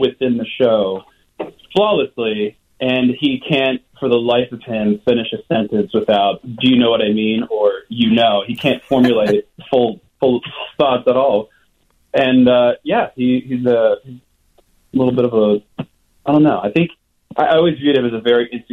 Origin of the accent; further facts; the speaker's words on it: Philadelphia, Pennsylvania, United States; but I'm from Philadelphia. I'm a big Eagles fan.